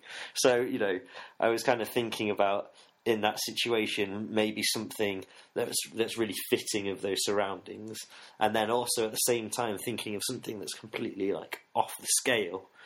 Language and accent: English; Nottingham, East Midlands, United Kingdom; Yeah, I grew up in Nottingham.